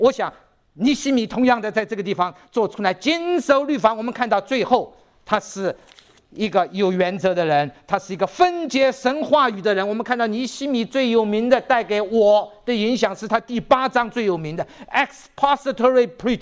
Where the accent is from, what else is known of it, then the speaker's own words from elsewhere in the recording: China; 我们中国人也喜欢吃鱼了